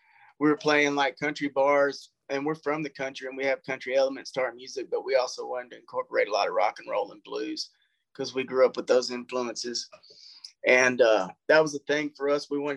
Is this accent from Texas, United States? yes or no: yes; Texas, United States; yeah, of course, we're from Texas, but why can't people in London listen to it?